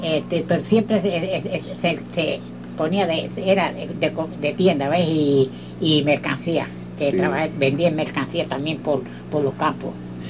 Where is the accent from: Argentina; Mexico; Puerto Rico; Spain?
Puerto Rico; San Germán; born there; como una media hora de donde yo nací a San Germán. Yo nací el 28 de diciembre del 1904. Ahora en este diciembre que viene tengo 73 años